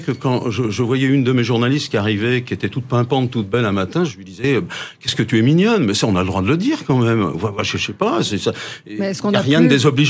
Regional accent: Paris, Île-de-France, France; born there; Moi, je suis né à Paris. J'ai travaillé 35 ans à Paris.

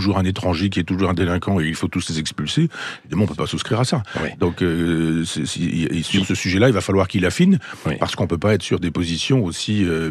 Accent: Chambois, Normandy, France; born there; dans mon village natal à Chambois

